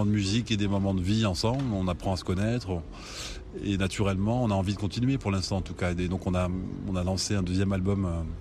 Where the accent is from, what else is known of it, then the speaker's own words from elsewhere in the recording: Provence-Alpes-Côte d'Azur, France; Moi, j'ai grandi en Provence avec un papa iranien et une maman française